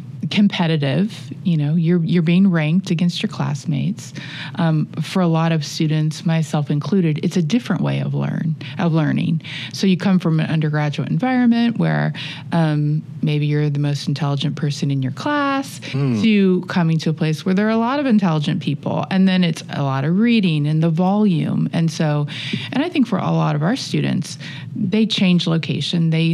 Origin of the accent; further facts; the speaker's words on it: Ohio, United States; also born or lived in Colorado / California; I did, yes. I grew up in Ohio. I went to undergraduate school at Ohio University before heading west.